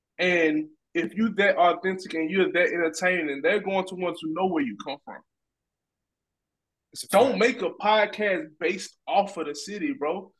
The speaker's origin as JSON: {"language": "English", "region": "Louisiana", "country": "United States", "tie": "born or raised there", "said": "I'm from Louisiana, born and raised."}